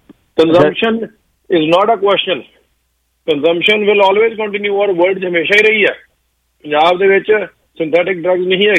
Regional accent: Punjab, India; ਮੇਰਾ ਪਿੰਡ 3 ਕਿਲੋਮੀਟਰ ਜਿਹੜਾ ਦੂਰ ਹੈਗਾ ਸਿਰਫ ਕਾਦੀਆਂ ਤੋਂ

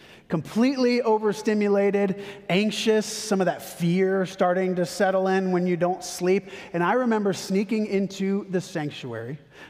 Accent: Texas, United States; yeah, I'm from Texas, I'll be fine.

